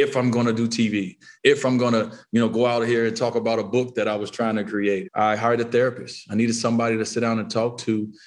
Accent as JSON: {"language": "English", "town": "Chicago", "region": "Illinois", "country": "United States", "tie": "born or raised there", "said": "I grew up there on the South Side of Chicago, you know, just a young kid who, you know, loved his mother."}